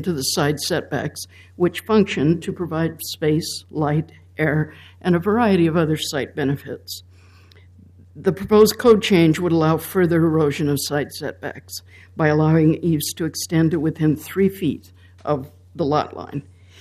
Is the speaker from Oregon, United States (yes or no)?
yes; Portland, Oregon, United States; I'm from East Portland.